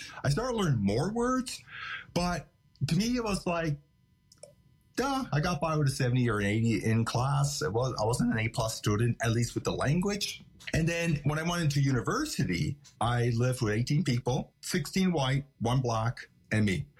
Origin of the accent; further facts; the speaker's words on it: Canada; now in Halifax, Canada; I am originally from Wegama First Nation. It's where my connections or family origins are. Currently, I live in Halifax, otherwise known as the Great Harbor, in the Mi'kmaq district of Sibinegadik.